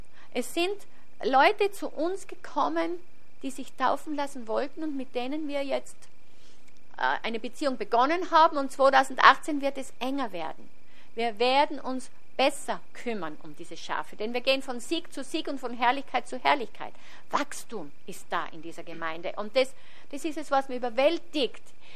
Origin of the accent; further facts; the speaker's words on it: Austria; Hey, das bringt uns als Österreicher Ehre.